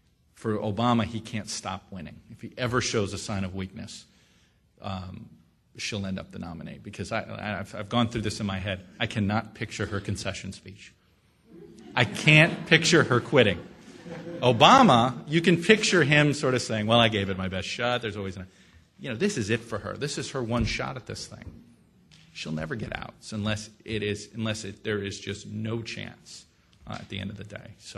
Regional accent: Miami, Florida, United States; I grew up in Miami, so I'm a big University of Miami fan.

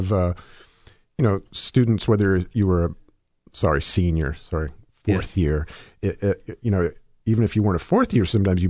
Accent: Massachusetts, United States; Well, I grew up in New England, so.

